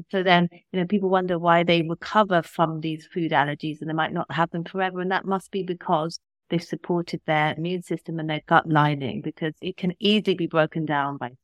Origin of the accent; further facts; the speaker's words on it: London, United Kingdom; I'm a Londoner.